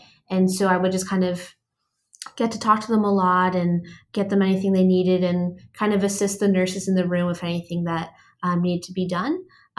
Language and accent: English; Boston, Massachusetts, United States; So I'm from Boston. I was born and raised there.